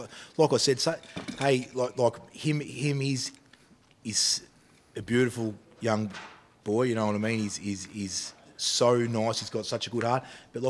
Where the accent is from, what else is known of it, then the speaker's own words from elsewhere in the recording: Ballarat, Victoria, Australia; born there; My mob's from Warrnambool. I'm Gunajamara, but I'm also Wathaurong. So my mob's down Warrnambool way, but I was born in Ballarat, which is Wathaurong